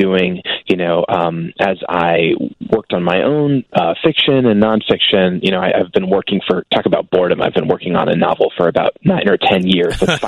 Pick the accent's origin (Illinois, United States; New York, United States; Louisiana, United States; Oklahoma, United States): New York, United States; New York City; now in Denver, United States; So I'm actually from New York City. I spent my whole adult life in Brooklyn until really a couple months ago when I moved out to Denver, Colorado.